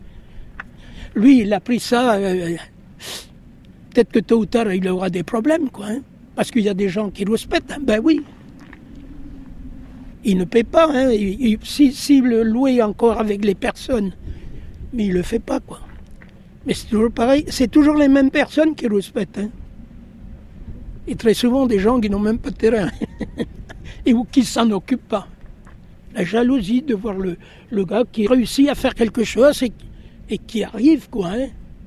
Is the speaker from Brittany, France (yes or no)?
yes; Ouessant, Brittany, France; puis maintenant j'ai 78 ans, oui, bientôt. Je suis natif de Ouessant.